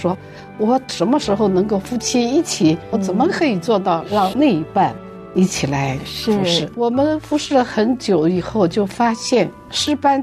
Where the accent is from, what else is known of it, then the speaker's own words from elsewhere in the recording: Shandong, China; 我们起初在上海，后来呢又转到山东。为什么转到山东？因为我是山东人